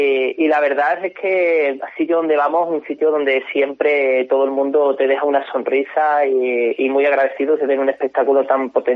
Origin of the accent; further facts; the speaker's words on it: Extremadura, Spain; Extremadura, que es mi tierra